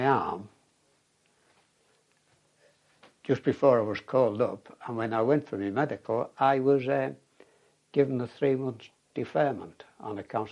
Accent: Bootle, North West England, United Kingdom; born there; I was born in Bootle. That is a borough of just on the north side of Liverpool.

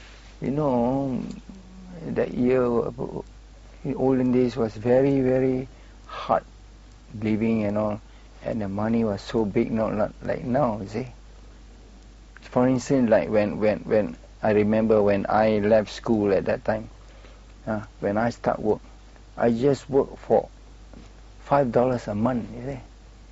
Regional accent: Malacca, Malaysia; I was born in Malacca, and then the name of the road is called Tranquera. It's in the name after the Portuguese, you see. And behind that is a sea, you see. So I'm living behind the sea.

